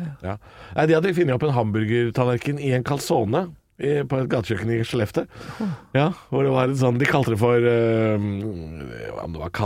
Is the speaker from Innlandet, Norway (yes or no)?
no; Drammen, Buskerud, Norway; sånn som i Drammen, min hjemby